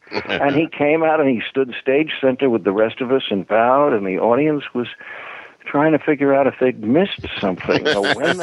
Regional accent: New York City, New York, United States; born there; I was born in New York City. I was taken to the theater at an early age

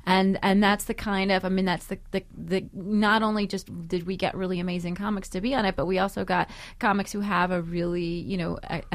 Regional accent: Palm Springs, California, United States; I grew up in Palm Springs, California.

